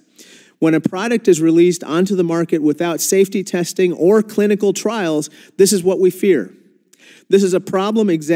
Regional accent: Illinois, United States; But on August 23rd, officials from my home state of Illinois reported the first death due to a mysterious vaping-related lung illness.

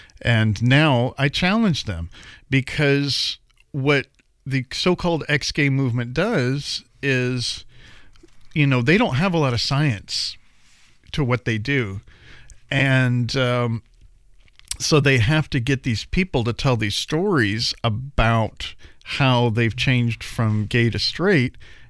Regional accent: Portland, Oregon, United States; I was born in Portland, Oregon here, and my stomping ground was out in the Pearl. That was back in the 80s.

